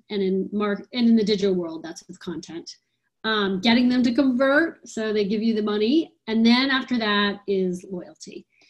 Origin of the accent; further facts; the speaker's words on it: Texas, United States; now in San Francisco, United States; I live in San Francisco, though I grew up in Texas.